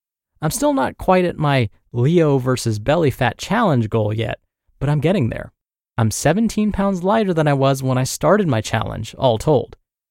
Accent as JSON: {"language": "English", "country": "Guam", "said": "Seriously, in America, including my home country of Guam"}